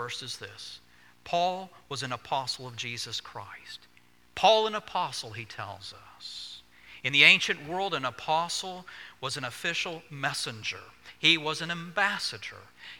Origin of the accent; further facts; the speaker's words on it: Alabama, United States; And we found a shiny red vehicle that was suited to her needs in my hometown in Alabama.